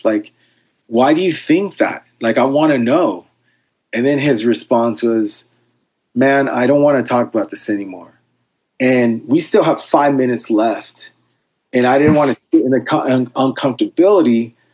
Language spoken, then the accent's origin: English; Los Angeles, California, United States; And he's like, oh, where are you from? And I said, I'm from Los Angeles.